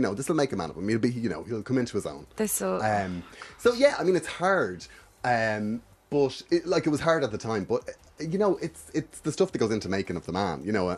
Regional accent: Dublin, Leinster, Ireland; Yeah, well, I grew up in Finglas. Yep. I went to school in Finglas back in the 90s.

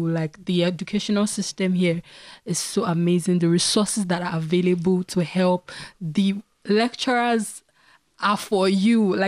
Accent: Nigeria; just because we are Nigerian.

